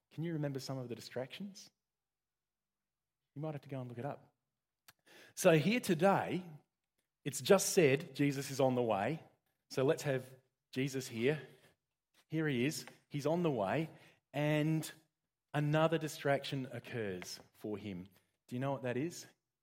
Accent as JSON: {"language": "English", "region": "South Australia", "country": "Australia", "said": "I'm from South Australia. We catch them."}